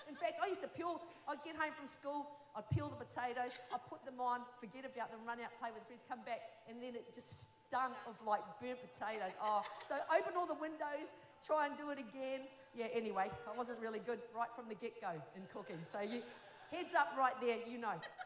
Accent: New Zealand; Yes, I am from New Zealand. I am originally from New Zealand. I'm a Māori.

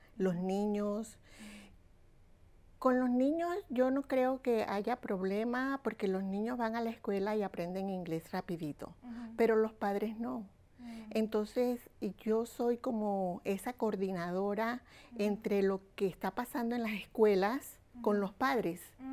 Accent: Colombia; moved away as an adult; now in New York, United States; llegué aquí a los Estados Unidos ya adulta de 18 años. Entonces, mi mamá, que ya vivía acá en la ciudad de Nueva York, fue la que me empujó, y mi papá desde Colombia

